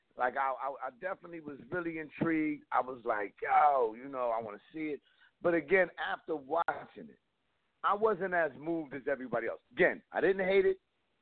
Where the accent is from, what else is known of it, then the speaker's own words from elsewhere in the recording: East Coast, United States; Okay, I'm a black man who lives in the state of Washington, but I am from the East Coast.